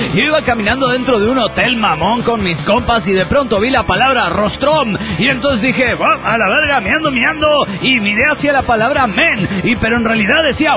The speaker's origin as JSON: {"language": "Spanish", "region": "Bogotá", "country": "Colombia", "said": "de Bogotá, Colombia!"}